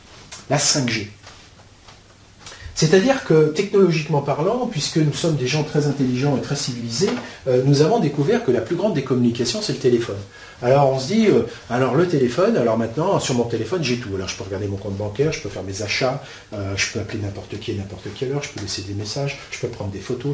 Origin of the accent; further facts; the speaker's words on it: France; Nous gagnons moins d'argent aujourd'hui en tant que Français qu'il y a 10 ans.